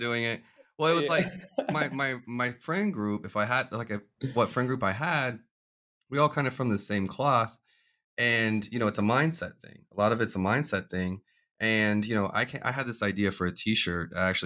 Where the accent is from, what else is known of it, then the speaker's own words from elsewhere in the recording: Kansas City, United States; moved away; I'm from Kansas City. Like that was a good company to be in. And I moved to Tampa.